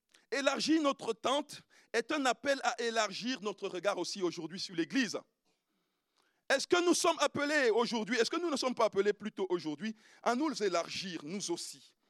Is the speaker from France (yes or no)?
no; Cameroon; Moi, je suis Camerounais